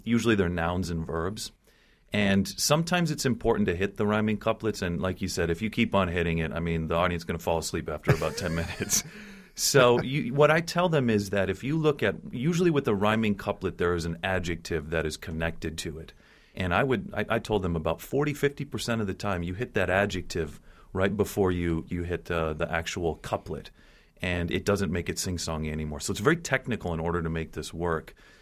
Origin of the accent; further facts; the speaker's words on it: Florida, United States; when I grew up in Florida in the 80s and early 90s